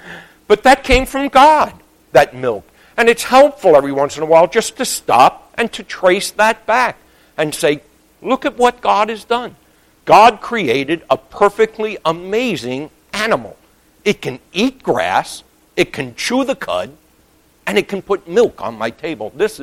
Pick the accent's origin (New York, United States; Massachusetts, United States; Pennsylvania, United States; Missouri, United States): New York, United States; Bronx; I was like, "No, I'm from the Bronx. Forget about milking cows."